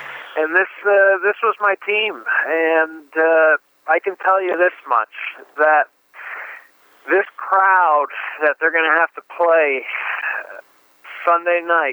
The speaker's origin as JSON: {"language": "English", "region": "New Jersey", "country": "United States", "tie": "born or raised there", "said": "Growing up in New Jersey, 40 minutes away from the Meadowlands"}